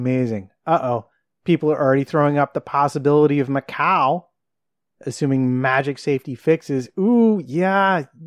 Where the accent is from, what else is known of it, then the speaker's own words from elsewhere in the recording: United States; Look, I'm an American. You should probably not be asking me about how to pronounce anything.